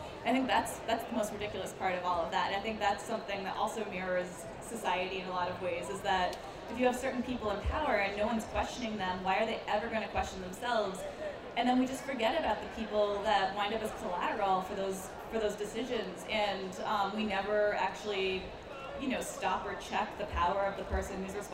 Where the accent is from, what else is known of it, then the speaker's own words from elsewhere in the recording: Rhode Island, United States; But, I was from Rhode Island, which is a good state